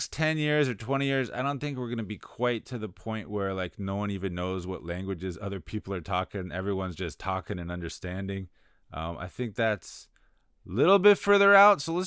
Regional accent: Florida, United States; now in Shanghai, China; I am, as always, located in Shanghai, China. We do not have mountains here, just a few hills like my hometown of Florida

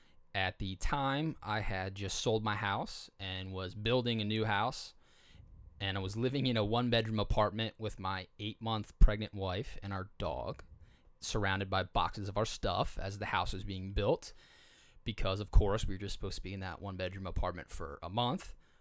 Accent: East Coast, United States; And then he told me I was progressive because I was from the East Coast.

